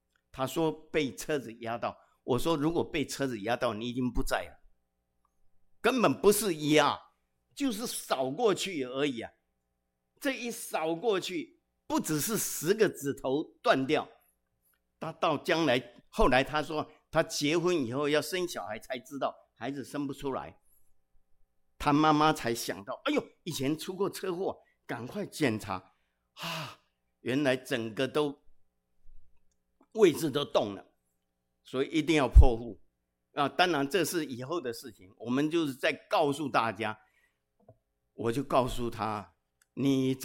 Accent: Taiwan; 我是从台湾来的

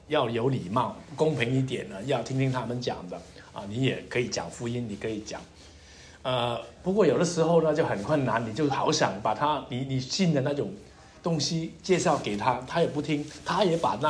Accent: Guangdong, China; 我们广东人叫他也

